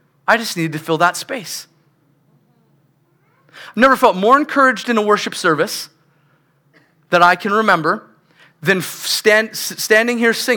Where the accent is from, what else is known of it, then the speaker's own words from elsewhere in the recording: White Rock, British Columbia, Canada; now in Cloverdale, Canada; I never wanted to move to Cloverdale either. I grew up in White Rock. I love beaches.